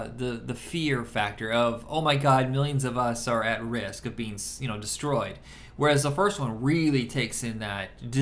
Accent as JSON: {"language": "English", "region": "Indiana", "country": "United States", "tie": "born or raised there", "said": "I didn't. I grew up in Indiana, small town Indiana."}